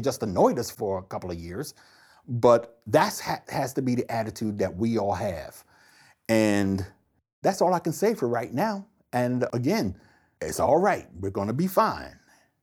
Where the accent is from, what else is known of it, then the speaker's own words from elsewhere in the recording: Somerset, New Jersey, United States; And I grew up in Somerset, New Jersey, and I was able to grow up the way that my parents wanted me to grow up.